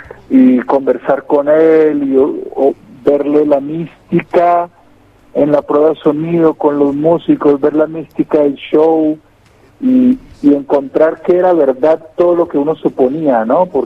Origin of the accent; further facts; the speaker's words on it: Ibagué, Tolima, Colombia; Yo vengo de Ibagué, que es capital musical de Colombia